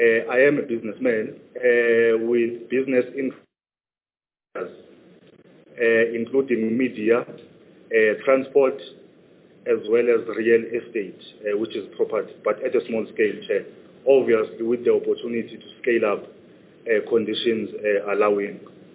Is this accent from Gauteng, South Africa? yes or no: no; Butterworth, Eastern Cape, South Africa; born and bred in Butterworth in the Eastern Cape, in a small village called Jotwen.